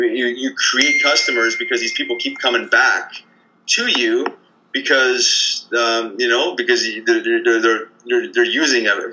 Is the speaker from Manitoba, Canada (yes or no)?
yes; Winnipeg, Manitoba, Canada; And I grew up in Winnipeg.